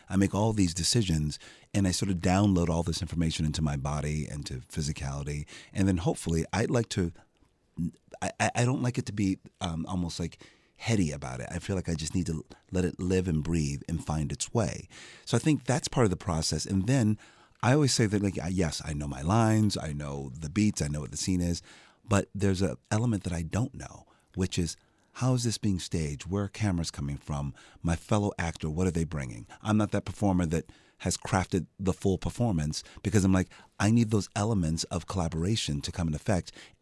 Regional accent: Philadelphia, Pennsylvania, United States; I'm from Philadelphia. I'm like, I know how we speak.

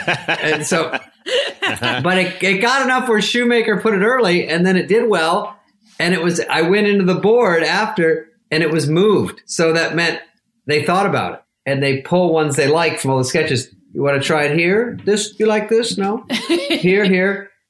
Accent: Arizona, United States; I've never even been really to New York. I was from Arizona. I've never really been back east. I didn't know about accents.

